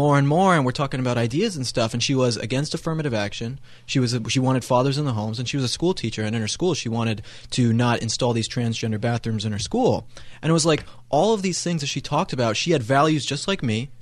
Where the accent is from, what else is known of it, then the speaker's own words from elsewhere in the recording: Colorado, United States; Essentially, I grew up in Colorado, and I was never conservative.